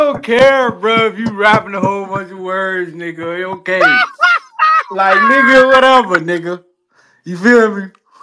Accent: the South, United States; But I'm from the South.

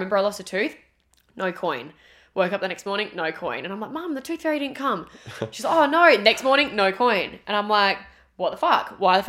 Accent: Port Pirie, South Australia, Australia; also born or lived in Adelaide; I remember we moved from Port Pirie to Adelaide and the time that we moved was this real transitional time at Christmas and we didn't have a house yet. So we were staying at my grandma and grandpa's house.

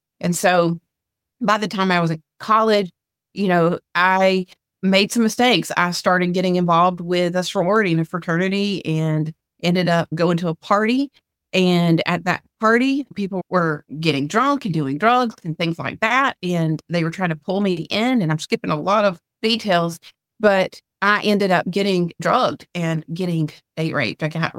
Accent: Southern United States, United States; which is what we experienced in a little tiny Methodist church growing up in the South.

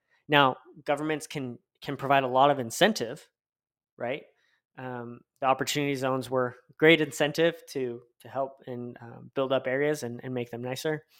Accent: Tucson, Arizona, United States; I mean, I'm born and raised in Tucson, Arizona, and I use this and I kind of click around

